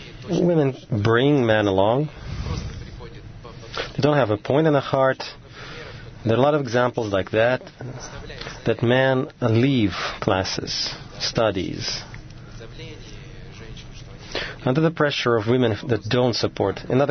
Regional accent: Vilnius, Vilnius County, Lithuania; I'm from Vilnius. I have a few questions.

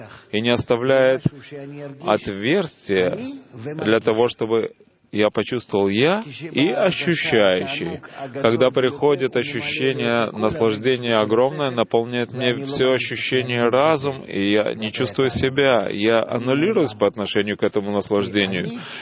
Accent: Israel; я из Израиля, и я вас смотрю по телевизору.

